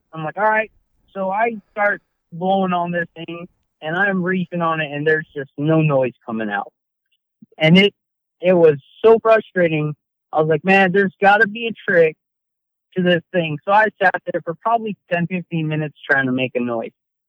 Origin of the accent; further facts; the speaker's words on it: Hawaii, United States; born there; moved away; So I was born in Hawaii. We left in the year of 97. We reside here in Washington now.